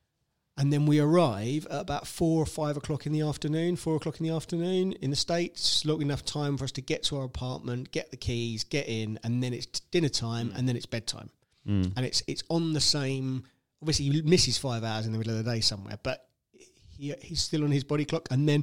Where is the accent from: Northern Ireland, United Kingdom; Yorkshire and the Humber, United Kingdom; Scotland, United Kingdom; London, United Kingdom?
London, United Kingdom; born there; accent: American; I was born in London, but I've got an American accent. How cool is that?